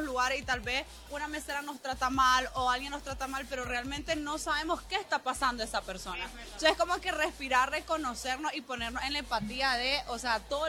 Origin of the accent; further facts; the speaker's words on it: Nicaragua; las dos somos nicaragüenses.